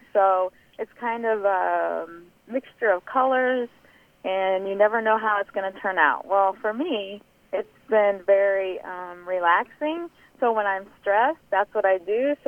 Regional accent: Perry, United States; We're from Perry, and the tea room was there.

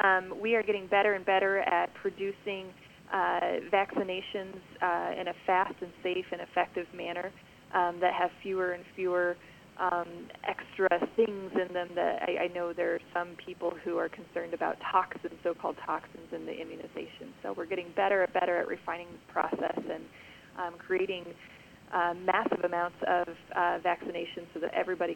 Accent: Indiana, United States; moved away as an adult; I was born and raised in Indiana, and I came out to Des Moines for medical school

